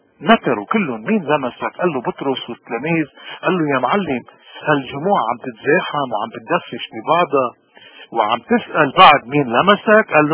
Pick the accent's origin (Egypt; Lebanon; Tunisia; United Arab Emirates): Lebanon; نحن كلبنانية نحن اليوم عم نمر، نحن وطننا بنزف مستمر